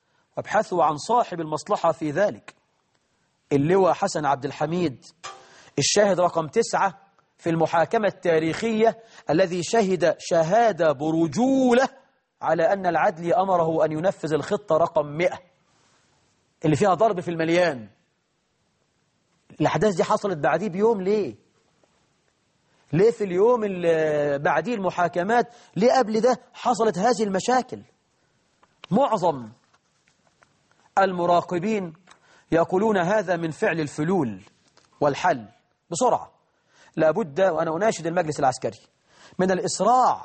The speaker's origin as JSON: {"language": "Arabic", "country": "Egypt", "said": "بلدنا مصر"}